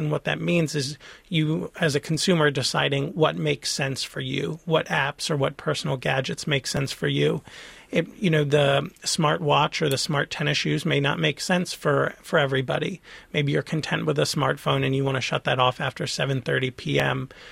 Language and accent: English; Olney, United States; Yes, and Olney's my hometown, so shout out to Olney.